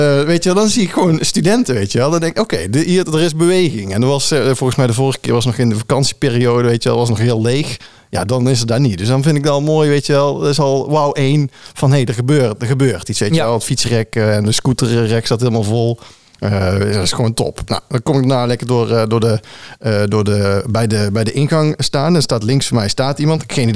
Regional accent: North Brabant, Netherlands; accent: Brabantian; dat ligt vast aan mijn Brabants accent.

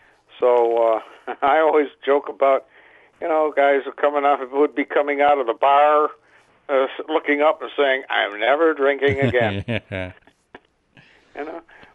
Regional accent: Detroit, Michigan, United States; I grew up in Detroit.

